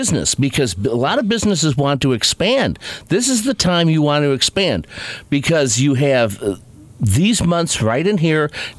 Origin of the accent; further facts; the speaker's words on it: Wisconsin, United States; Look, I'm from Wisconsin, okay?